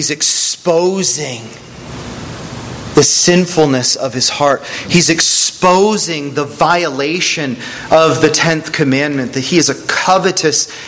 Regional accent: United States; Paul summarized your whole theology in two words, because I'm an American and I've got other things to do.

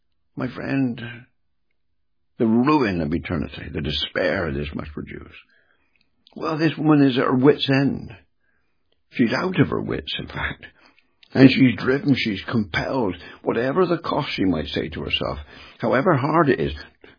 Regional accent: England, United Kingdom; The public school mentality, I speak as an Englishman.

